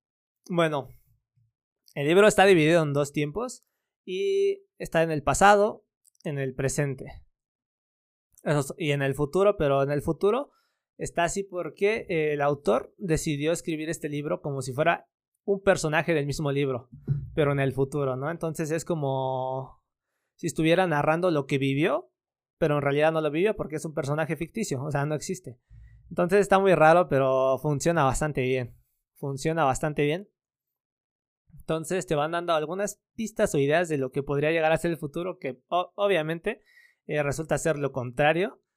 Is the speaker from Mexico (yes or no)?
yes; Mexico; yo como soy mexicano